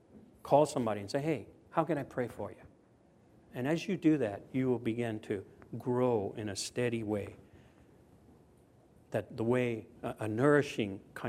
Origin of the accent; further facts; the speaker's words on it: Louisiana, United States; moved away as an adult; now in Japan; And I was raised in Southwest Louisiana, and then I came to Japan.